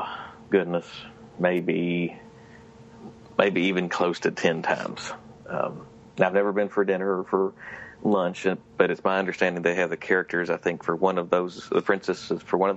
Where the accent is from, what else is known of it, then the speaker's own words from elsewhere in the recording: Kentucky, United States; accent: Kentucky; So my Kentucky accent doesn't quite do it justice.